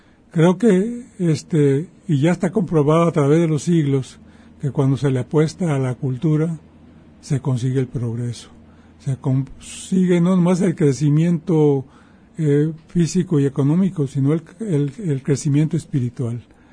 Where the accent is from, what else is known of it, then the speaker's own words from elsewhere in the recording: Autlán, Jalisco, Mexico; moved away; en Autlán, poquito antes de yo venir, no había secundaria, solamente había la primaria